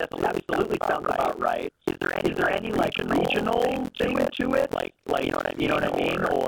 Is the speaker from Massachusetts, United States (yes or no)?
no; Chicago, Illinois, United States; So I grew up in Chicago, and my parents would often take us on a road trip down to Florida